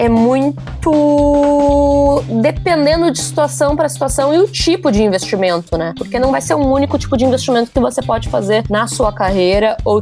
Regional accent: Rio Grande do Sul, Brazil; moved away as an adult; now in São Paulo, Brazil; eu sou gaúcha e acabei me mudando para São Paulo para trabalhar na Suno, então aproveitei já para morar pertinho

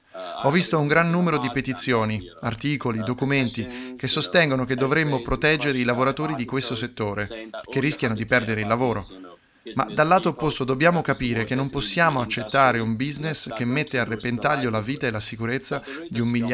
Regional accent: China; Io sono cresciuto in Cina

